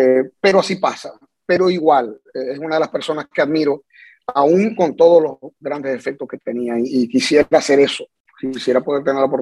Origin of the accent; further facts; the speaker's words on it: Venezuela; now in United States; No, si quiero, muero por ir a mi tierra, primero a visitar a los míos.